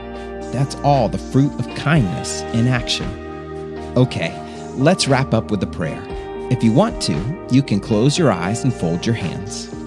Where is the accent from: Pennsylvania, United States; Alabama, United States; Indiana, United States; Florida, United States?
Florida, United States; You'd think that since I grew up in Florida, I would love the beach and swimming pools and playing in the rain.